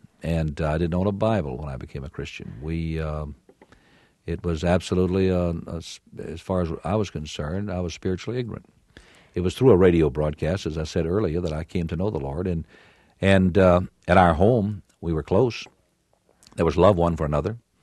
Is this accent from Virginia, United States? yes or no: yes; Virginia, United States; As was the entire South. I grew up, I was born and raised in Virginia.